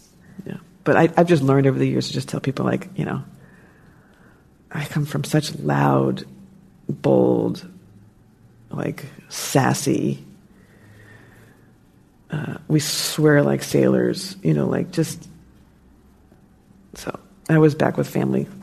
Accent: New Jersey, United States; now in California, United States; And I'm from New Jersey. So if you've seen The Sopranos, those are my people. So I'm very bold and direct. I don't mind talking when somebody else is talking, but I've noticed here in California people do not like that.

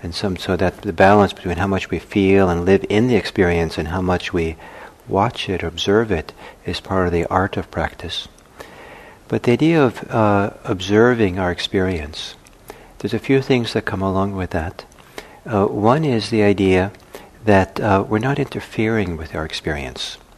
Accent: Italy; Wonderful, for me, wonderful kind of model for practice when I was young was growing up in Italy, was the old Italian men in their kind of suits

